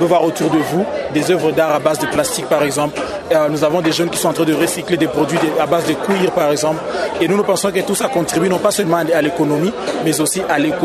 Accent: Bukavu, South Kivu, DR Congo; Nous avons remarqué que chez nous, à Bukavu et au Sud Kivu en général, nous avons des entrepreneurs qui sont très créatifs

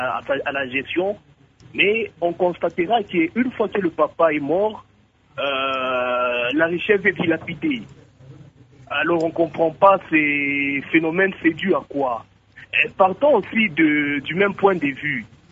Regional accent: DR Congo; chez nous en RDC

